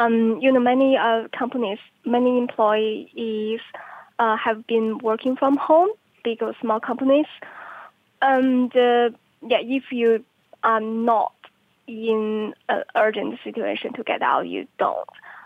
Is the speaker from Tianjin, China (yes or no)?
yes; Tianjin, China; now in Beijing, China; So I went home to my hometown in Tianjin, very close to Beijing.